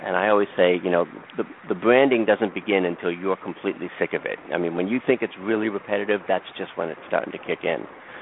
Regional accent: Boston, Massachusetts, United States; accent: Boston; I don't know that it doesn't really get my Boston accent down too well

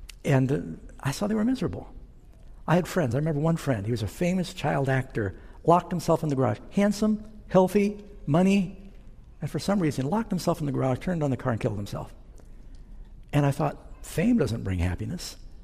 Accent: New York, United States; also born or lived in Los Angeles; So I was born in LA, but Mom moved to New York City, and I grew up mostly in Manhattan.

